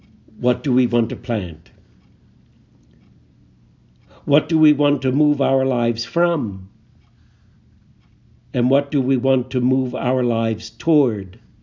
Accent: Philadelphia, Pennsylvania, United States; Now, growing up in Catholic Philadelphia, the Lent question was always put in terms of, what are you going to give up for Lent?

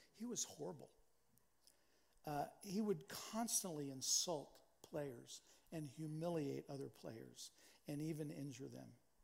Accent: Kansas, United States; now in San Diego, United States; I grew up in Kansas. I grew up a Kansas City Royals fan.

